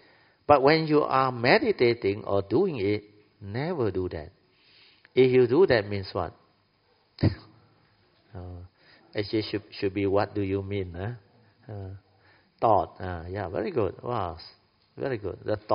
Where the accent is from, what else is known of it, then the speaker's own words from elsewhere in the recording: Malaysia; If you are used to my style, we are Malaysian, colloquial. So, we speak Hokkien also can understand.